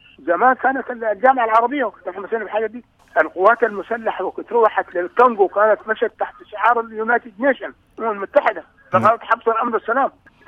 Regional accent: Sudan; أنا من السودان

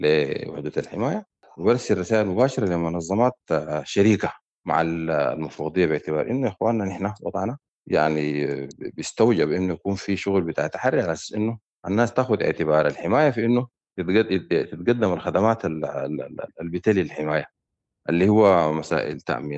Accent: Sudan; now in Libya; أنا جدا من السودان

